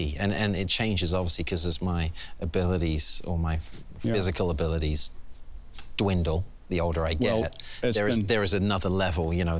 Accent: England, United Kingdom; As an Englishman, as a Brit

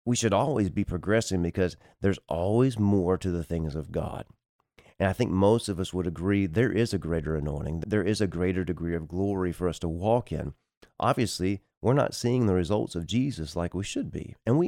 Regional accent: Texas, United States; I get to go back to my home state of Texas.

